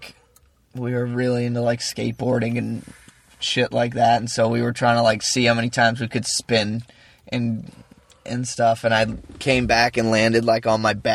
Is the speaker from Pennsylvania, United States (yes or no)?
no; Florida, United States; I don't know shit about the Great Lakes. I'm from Florida. I'm from Florida. Yep. University of Miami.